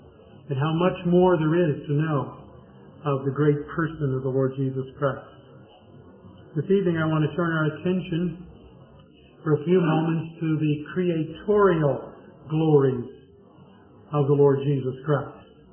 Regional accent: Midwest, United States; I live in the Midwest. I grew up in the Midwest. I've always lived in the Midwest.

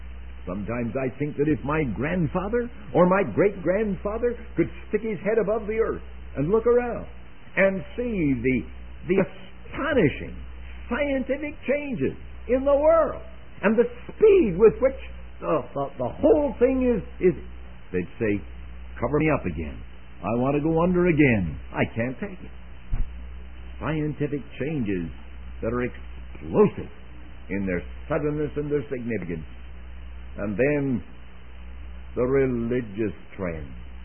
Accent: Canada; being reared a Canadian

